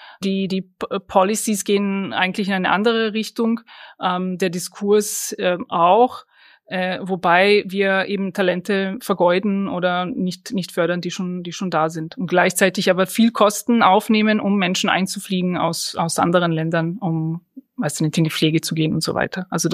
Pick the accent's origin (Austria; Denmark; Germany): Austria; ich bin ja auch Österreicherin.